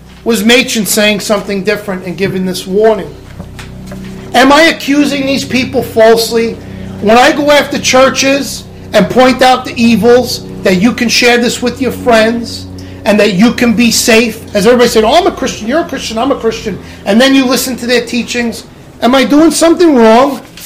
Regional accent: Brooklyn, New York, United States; accent: Brooklyn; Even with my Brooklyn accent, I was able to pronounce that.

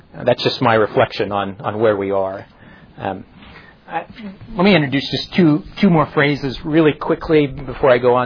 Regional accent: Topeka, Kansas, United States; I grew up in the Topeka congregation that is 120-some years old now, a lively, vibrant church.

